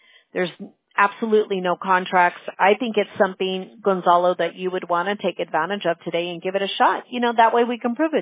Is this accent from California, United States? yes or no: yes; California, United States; No, we're from California. My daughter wanted to stay in Boston, though.